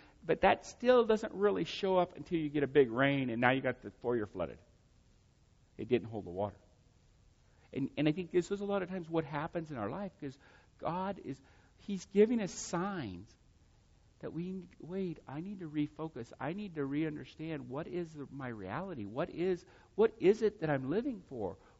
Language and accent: English; United States; Look, I'm happy I'm an American